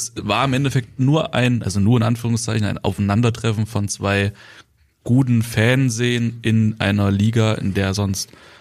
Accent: Thuringia, Germany; born there; Also ich meine, ich bin halt Thüringer, gebürtiger Thüringer.

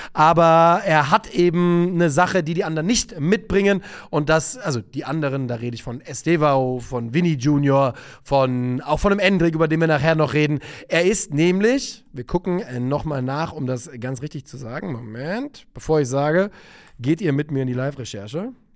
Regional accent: West Germany, Germany; mit wir nehme ich mich jetzt mal als Wessi einfach mit rein.

